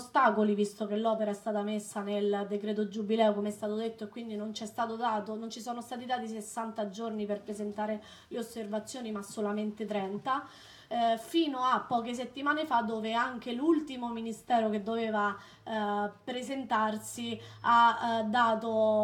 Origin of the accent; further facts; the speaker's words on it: Rome, Lazio, Italy; noi non la conoscevamo, noi siamo di Roma, non ci siamo mai andati là